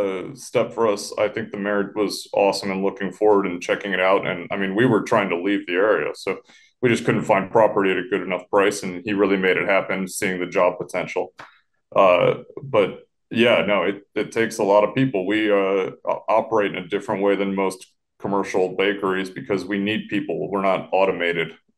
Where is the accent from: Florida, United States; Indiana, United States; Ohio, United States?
Ohio, United States; Toledo; I'm staying out of this, all right? I'm from Toledo. I cook French. I don't speak it very well.